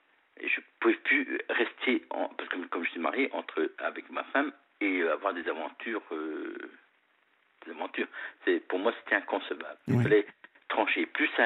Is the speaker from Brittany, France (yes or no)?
yes; Brittany, France; Je suis des Côtes d'Armor, voilà, originaire des Côtes d'Armor.